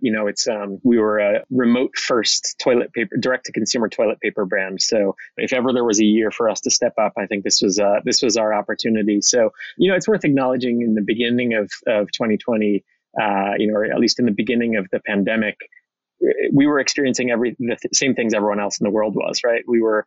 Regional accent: United States; accent: American; as you can tell from my accent, I'm American

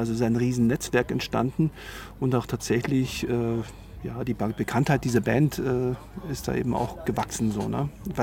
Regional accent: Dresden, Saxony, Germany; wir kommen aus Dresden

